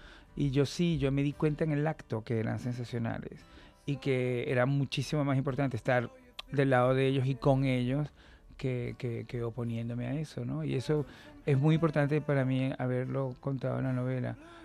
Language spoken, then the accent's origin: Spanish; Venezuela; son como mis novelas que están como muy, muy, muy ligadas a mi país de origen